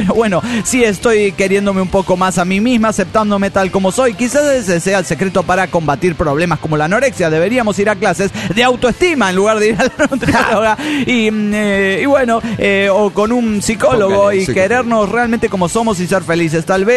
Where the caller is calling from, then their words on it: Chile; de Chile.